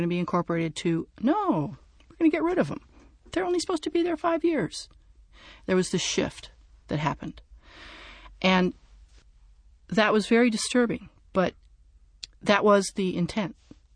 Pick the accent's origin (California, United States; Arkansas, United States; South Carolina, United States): California, United States; I think that as a Californian who responded to New Orleans, it was a privilege and an honor to be down there trying to do work